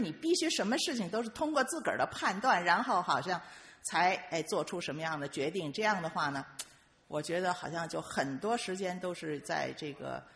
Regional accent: China; 因为从小在大陆长大吧

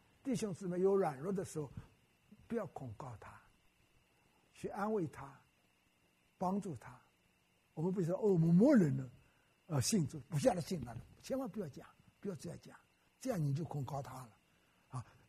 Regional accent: Wenzhou, Zhejiang, China; 我是温州人，所以我觉得奇妙

